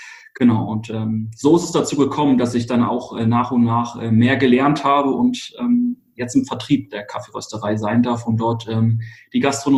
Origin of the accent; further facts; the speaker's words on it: Hesse, Germany; moved away as an adult; now in Hamburg, Germany; Ich bin tatsächlich in Hessen geboren. Da habe ich bis 2015 gelebt